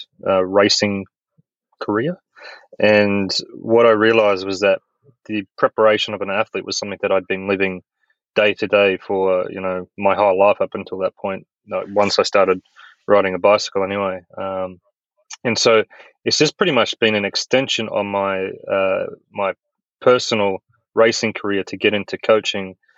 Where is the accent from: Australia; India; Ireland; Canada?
Australia; also born or lived in Europe / United States; I'm an Australian. I'm maybe a little bit of a lost vagabond Australian these days